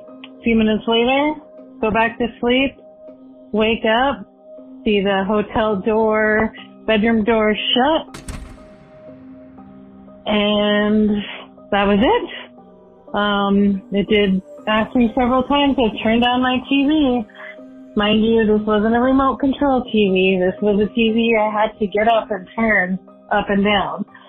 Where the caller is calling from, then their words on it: Mesa, Arizona, United States; I'm calling from Mesa, Arizona.